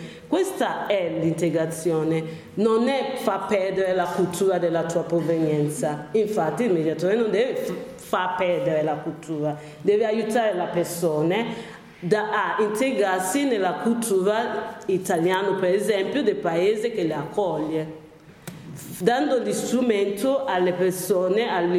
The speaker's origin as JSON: {"language": "Italian", "country": "Nigeria", "second_language": "Italian", "said": "A me piace, mi piace tanto parlare proprio della mia cultura, del mio paese, ma non lo parlo solo nel modo positivo, eh. Penso che se mi sentono in nigeriano veramente mi urlano contro"}